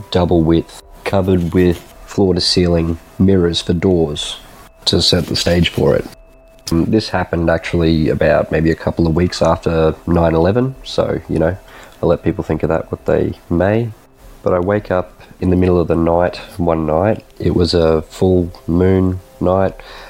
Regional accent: Brisbane, Queensland, Australia; I'm from Brisbane, Australia.

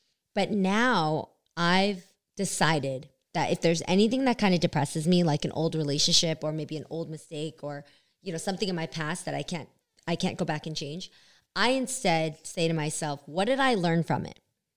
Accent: California, United States; Okay, first we have to say, because if we're from the Bay, we have to do it. Bay Area!

